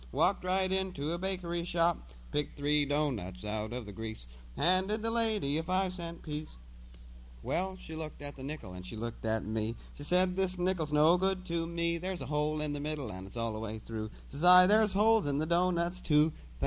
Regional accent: Arizona, United States; I learned part of it growing up in Arizona.

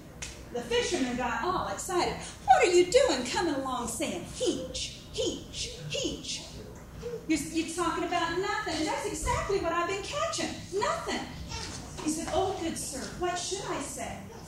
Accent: Tallahassee, Florida, United States; I'm from Tallahassee, and I'd like to tell you a story from Turkey.

